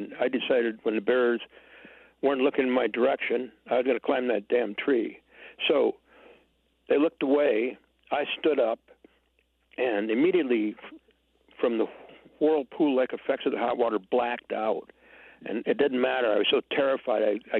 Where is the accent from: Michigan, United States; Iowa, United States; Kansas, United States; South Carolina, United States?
Michigan, United States; You know, I grew up in Michigan, and my boyhood wild places were swamps and river bottoms and woods.